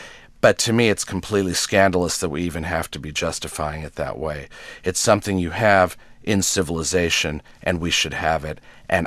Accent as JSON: {"language": "English", "town": "Los Angeles", "region": "California", "country": "United States", "said": "I'm from Los Angeles, which was not a hotbed of culture in those days."}